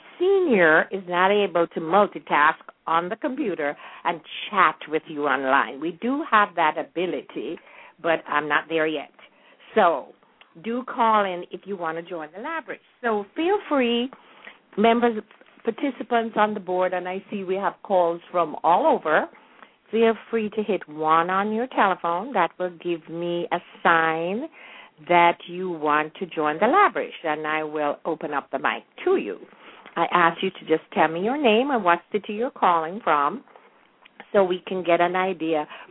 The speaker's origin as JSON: {"language": "English", "region": "Kingston", "country": "Jamaica", "tie": "born or raised there", "said": "although I was born and raised in Kingston, I love the country."}